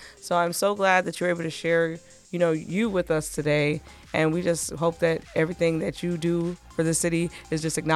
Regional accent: New York, United States; now in Toledo, United States; I'm from New York, so, you know, like, I've been around it all.

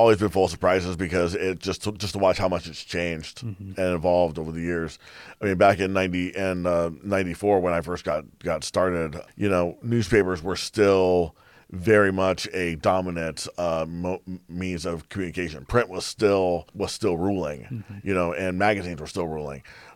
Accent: Longview, Washington, United States; I was growing up in Longview, Washington. And my hometown newspaper, the Daily News

